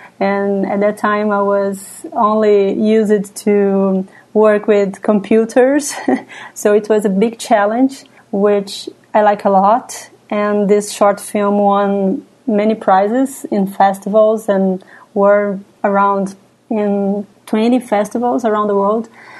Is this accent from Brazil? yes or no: yes; Brazil; I am from Brazil